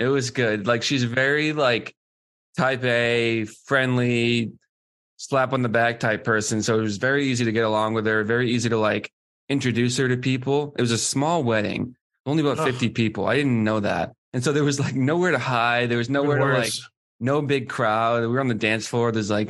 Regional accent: Boston, Massachusetts, United States; And for the Bruins specifically, my hometown team, it means nothing if you don't win the cup.

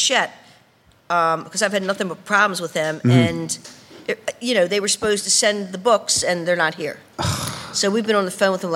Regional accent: Baltimore, Maryland, United States; I'm from Baltimore, yeah.

